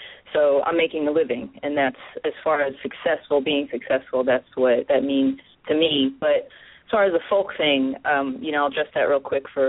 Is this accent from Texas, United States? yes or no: no; New Jersey, United States; And I grew up in New Jersey, like I said.